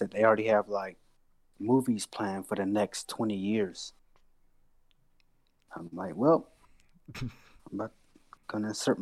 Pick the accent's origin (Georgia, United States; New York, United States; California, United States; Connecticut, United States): Georgia, United States; Yeah, well, that's like my hometown, so of course I'm end up going there, so.